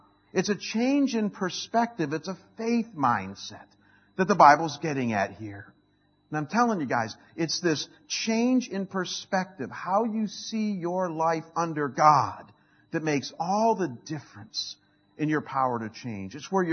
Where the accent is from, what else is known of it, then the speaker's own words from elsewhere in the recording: United States; probably just because I'm American and I'm short, is my weight.